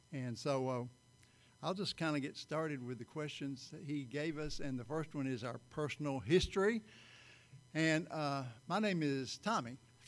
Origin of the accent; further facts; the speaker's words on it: Hartsville, Tennessee, United States; born there; Well, I was born in a house, and it's on my birth certificate says I was born in Hartsville, Tennessee, and born really almost on the Trousdale-Macon County line.